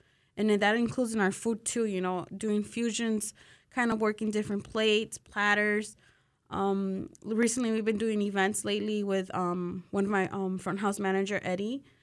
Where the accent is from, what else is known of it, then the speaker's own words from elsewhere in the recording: Mexico; I'm Mexican, but I'm very American as well, you know. So I have both cultures in me